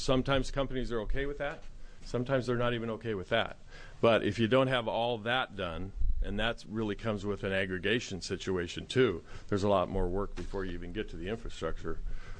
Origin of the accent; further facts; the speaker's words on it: Baker City, Oregon, United States; So it's difficult on rural Oregon, and I don't know what the solution is. I grew up in Baker, and it's a long ways from the valley, and it's a long ways from the valley.